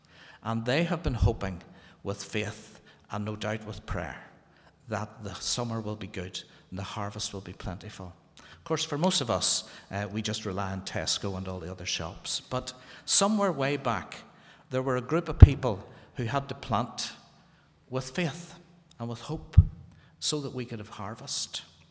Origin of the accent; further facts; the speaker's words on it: Dundonald, Northern Ireland, United Kingdom; I'm just from along the carriageway. And I grew up in Dundonald, so this is all very, very much like home.